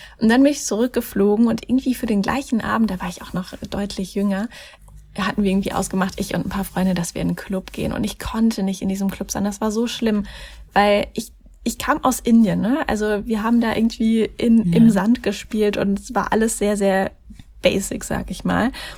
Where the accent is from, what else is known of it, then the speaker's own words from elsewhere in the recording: Mannheim, Baden-Württemberg, Germany; Und dann hatten wir auch noch ein Kinderheim in Mannheim. Das ist ja meine Heimatstadt